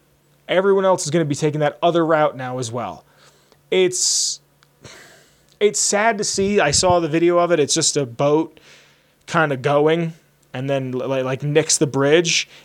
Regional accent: Pennsylvania, United States; My hometown, they had to build a new bridge. And they wouldn't keep the old one as a walking bridge, which I never fucking understood.

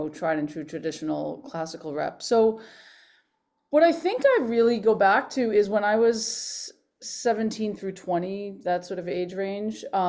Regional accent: Boston, Massachusetts, United States; now in New York, United States; No, I'm from the Boston area originally. I grew up in Boston, and before I went to college, I was heavily involved in sort of New England Conservatory's preparatory program

